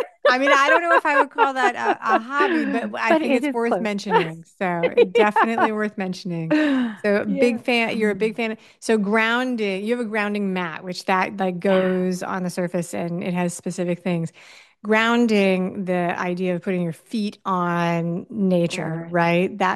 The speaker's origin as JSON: {"language": "English", "town": "New York City", "region": "New York", "country": "United States", "tie": "born or raised there", "said": "I grew up in partially in New York City, so I love many things Jersey."}